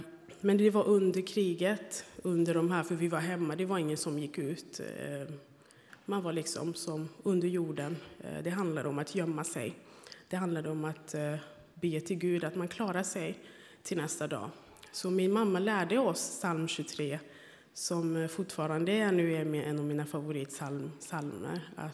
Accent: Burundi; now in Sweden; jag kom från Burundi. Och jag kom som flykting för att det råder krig i mitt land. Det började ungefär när jag var 7-8 år.

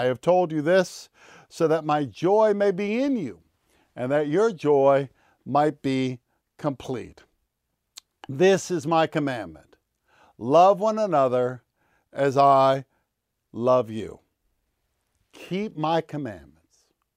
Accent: Charlotte, North Carolina, United States; You know, I grew up in Charlotte, North Carolina.

